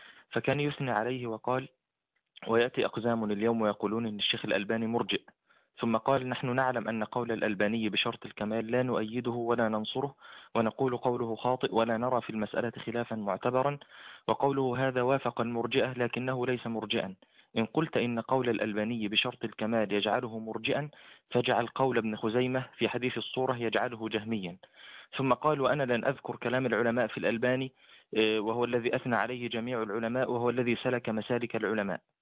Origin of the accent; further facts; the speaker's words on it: Egypt; لو سمحت فضيلة الشيخ، أنا من مصر